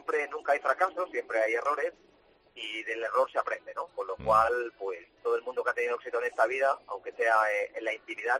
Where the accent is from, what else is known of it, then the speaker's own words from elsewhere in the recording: Barcelona, Catalonia, Spain; ahora tengo 50 años, llevo 20 años en el mundo del desarrollo personal y profesional, yo soy de Barcelona, aunque toda mi familia pues prácticamente nacieron en Málaga.